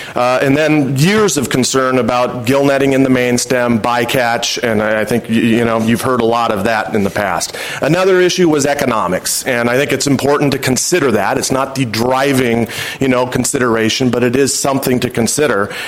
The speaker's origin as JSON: {"language": "English", "region": "Washington", "country": "United States", "tie": "born or raised there", "said": "I grew up on the Lewis River, just up the road from here, and it's a special place"}